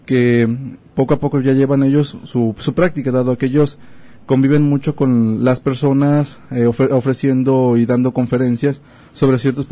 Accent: Guadalajara, Jalisco, Mexico; Yo vengo de Guadalajara, así es.

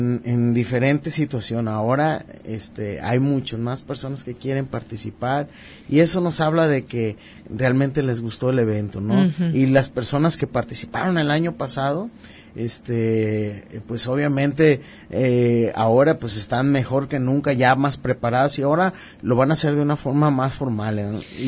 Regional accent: Mexico; Yo creo, como mexicanos, que tenemos la responsabilidad de estarle dando todo el respeto a nuestros platillos

